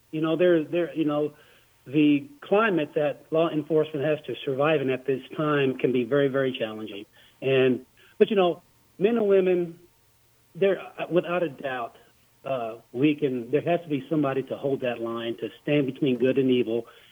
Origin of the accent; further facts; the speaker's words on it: Du Quoin, Illinois, United States; This is my hometown.